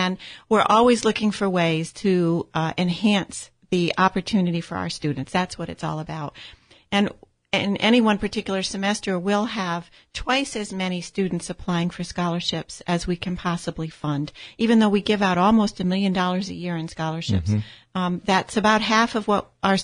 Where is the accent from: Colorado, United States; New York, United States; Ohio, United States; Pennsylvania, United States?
New York, United States; Schenectady; And so I grew up near Schenectady, New York, and my dad worked at GE, and my mom was a school teacher.